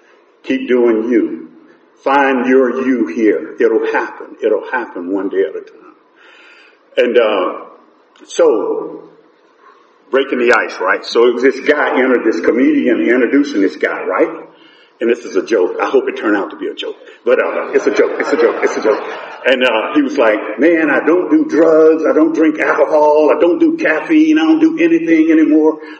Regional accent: Birmingham, Alabama, United States; I grew up in Birmingham, and my dad was a bootlegger.

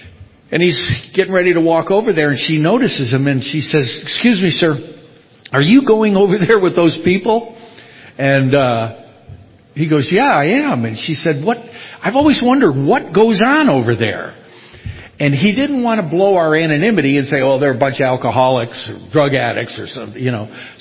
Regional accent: Miami, Florida, United States; I'm from Miami.

